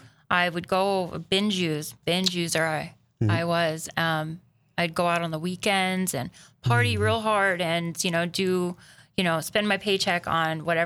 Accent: Ocala, Florida, United States; Well, I am originally from Ocala, Florida.

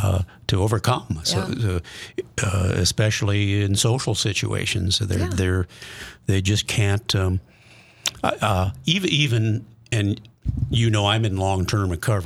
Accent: Milwaukee, Wisconsin, United States; I'm from Milwaukee, remember?

